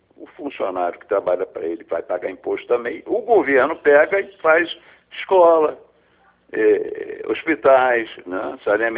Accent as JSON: {"language": "Portuguese", "region": "Rio de Janeiro", "country": "Brazil", "tie": "born or raised there", "said": "eu sou nascido no centro da cidade, mas fui criado no Rio Comprido."}